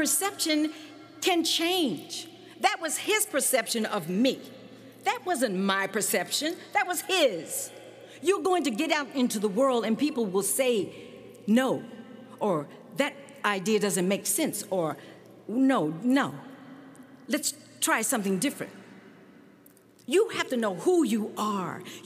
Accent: Houston, Texas, United States; Growing up in Houston, Texas, dance was my life when I was 4.

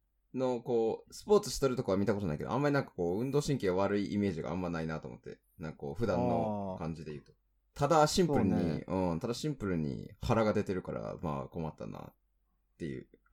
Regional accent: Kagawa, Japan; 私の出身は香川県なので思い出深いですけどね、瀬戸内海。

